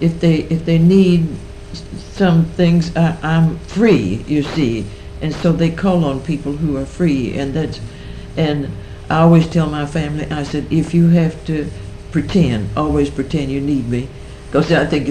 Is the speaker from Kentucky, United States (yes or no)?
yes; Stanford, Kentucky, United States; born there; I was born in Stanford, Kentucky, out on Danville Street in the year July the 31st, 1896, which makes me 81 years old.